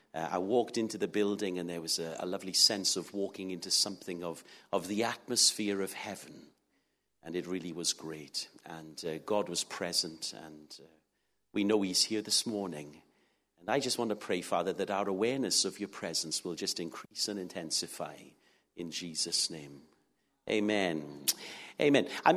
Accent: Wales, United Kingdom; I'm originally from the Rhondda Valley in South Wales. I am not from a Christian home.

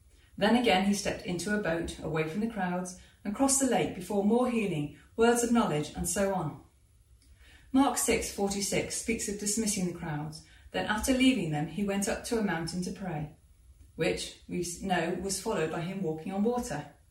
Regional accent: Ballasalla, Isle of Man; Now, I grew up on the Isle of Man. Here is a map. The whole island is only 32 miles long and 14 miles wide, but when I was a small child, it was huge. I lived in a village in the south of the island called Balasala.

